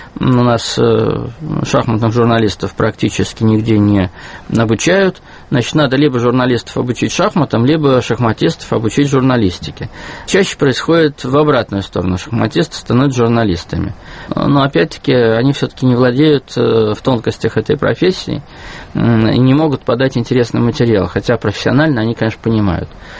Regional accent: Zlatoust, Chelyabinsk Oblast, Russia; Он недалеко от моего родного города Златоуста, 35 километров

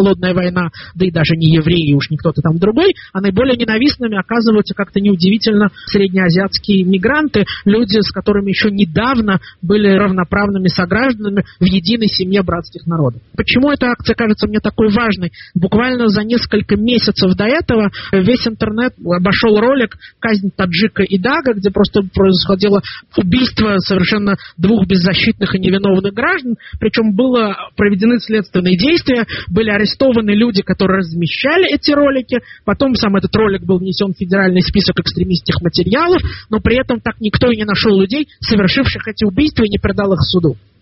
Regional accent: Moscow, Russia; now in Israel; Вы подчеркиваете, что я из Израиля, но вообще я уроженец Москвы. В Москве я родился и вырос. И в Москве я за последние 10 лет был как минимум 40 раз.

